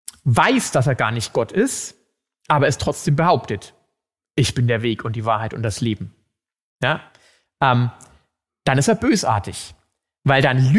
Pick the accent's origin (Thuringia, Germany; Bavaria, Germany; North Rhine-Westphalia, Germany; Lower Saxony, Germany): Bavaria, Germany; Hof; born there; Ich bin nun mal in Hof geboren